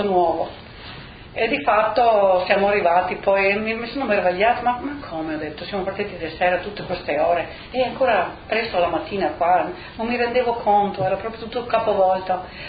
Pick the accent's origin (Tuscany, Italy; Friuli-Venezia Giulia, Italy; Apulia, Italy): Friuli-Venezia Giulia, Italy; Pordenone; io sono da Pordenone, ho detto, no? E sì, abbiamo parlato il nostro dialetto poi.